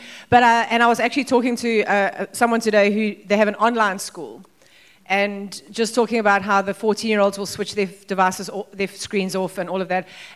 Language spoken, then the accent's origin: English; South Africa; because we can also go the other side as South African parents, where we're very harsh with our children